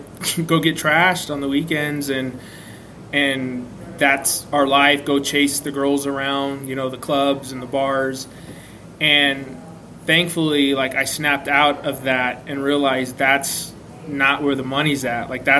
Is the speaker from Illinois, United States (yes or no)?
no; San Diego, California, United States; I'm from South Cal, I'm from San Diego.